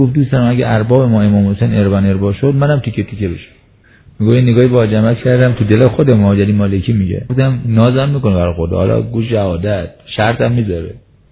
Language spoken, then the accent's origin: Persian; Qom, Iran; ما قمی هستیم دیگه. بعد از دعا پیاده آروم آروم میرفتیم گلزار شهدای قم